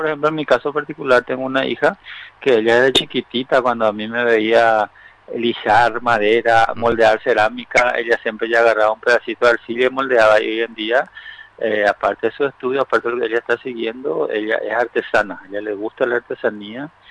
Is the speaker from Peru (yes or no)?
no; Paraguay; yo me quedé, yo dije me voy a quedar a Paraguay y me quedé a trabajar en mi país